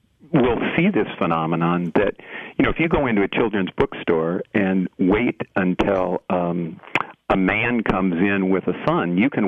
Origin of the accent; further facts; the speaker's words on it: Eau Claire, Wisconsin, United States; I grew up in Eau Claire. I went to high school in Eau Claire.